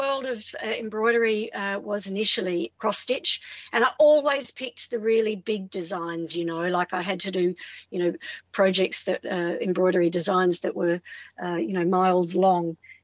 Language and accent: English; Adelaide, South Australia, Australia; I'm so lucky that I grew up in Adelaide